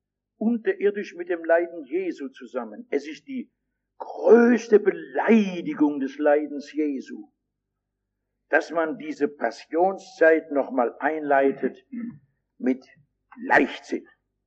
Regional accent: Rhineland, Germany; also wenn ich Karneval sage, dann sage ich als Rheinländer, bei uns heißt es Karneval

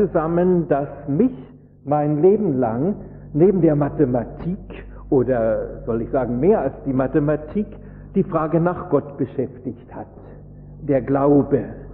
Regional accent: Berlin, Germany; Wie Sie vielleicht schon hören am Tonfall, bin ich kein Schwabe, obwohl ich schon mein halbes Leben in Württemberg nun verbringe, sondern ich bin gebürtiger Berliner. Ich habe in Berlin Abitur gemacht

